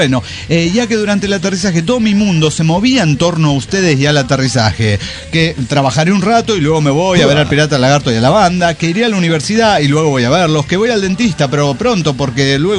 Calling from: Buenos Aires, Argentina; de Ciudad de Buenos Aires, Argentina.

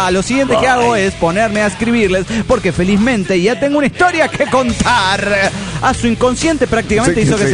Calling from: Cancún, Quintana Roo, Mexico; Hola, amigos. … de Cancún.

